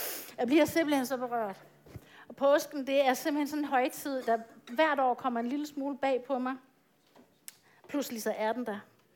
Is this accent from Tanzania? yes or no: yes; Tanzania; moved away; som barn, jeg voksede op som missionærdatter i Tanzania